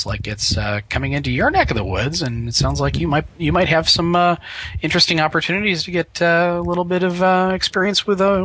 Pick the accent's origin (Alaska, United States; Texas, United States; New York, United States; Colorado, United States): New York, United States; Buffalo; Hey, I grew up in Buffalo, and I had 4 years of that I had to go through.